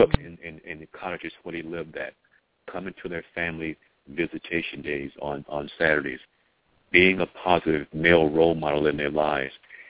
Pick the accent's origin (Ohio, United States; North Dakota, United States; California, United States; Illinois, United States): Illinois, United States; Chicago; who I was going to spend my time with growing up in Chicago.